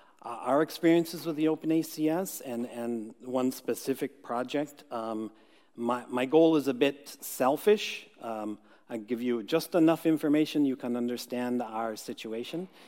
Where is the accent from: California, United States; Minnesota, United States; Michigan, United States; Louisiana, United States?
California, United States; I'm from California. We have no accent in California. It's a standard English.